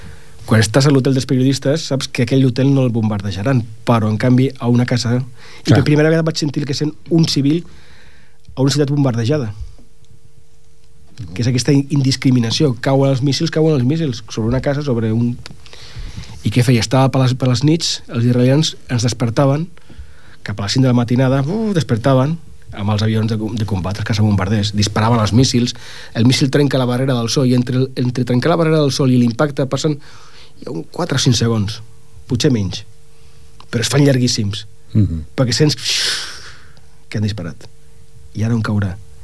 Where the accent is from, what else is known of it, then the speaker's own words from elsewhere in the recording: Ripollet, Catalonia, Spain; now in Barcelona, Spain; Encara sóc de Ripollet, encara ho sóc.